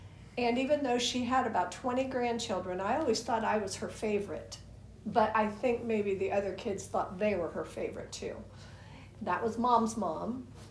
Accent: Elmira, New York, United States; born there; I was born in Elmira, New York.

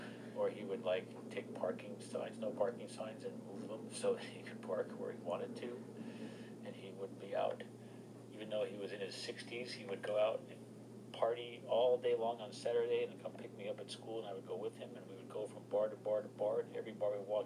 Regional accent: Newark, New Jersey, United States; also born or lived in Edison, New Jersey; I was born in Newark, New Jersey. I grew up in New Jersey.

